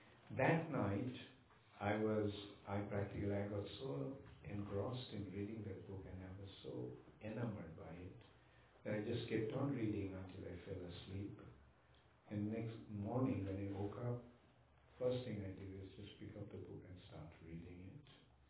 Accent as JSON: {"language": "English", "town": "Kolkata", "region": "West Bengal", "country": "India", "said": "I'm from Calcutta, and ISKCON Temple in Calcutta was not too far away from my home"}